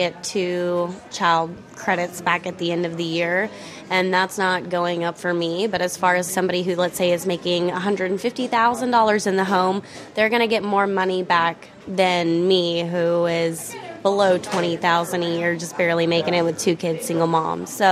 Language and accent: English; Marble Falls, Texas, United States; I'm from Marble Falls, and I'm a server at Noon Spoon Cafe. I'm 25.